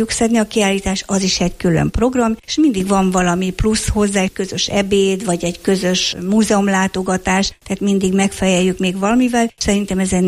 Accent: Somogy, Hungary; now in Budapest, Hungary; Végig a szívünkbe őrizzük Somogyországot, ahonnan származunk

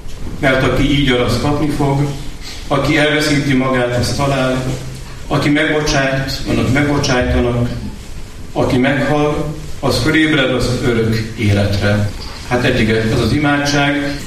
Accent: Hungary; amikor megtudta, hogy Magyarországról jöttünk

